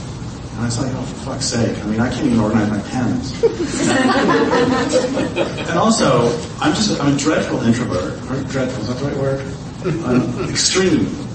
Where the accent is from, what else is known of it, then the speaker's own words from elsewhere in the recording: Colorado, United States; well, I did actually grow up in Colorado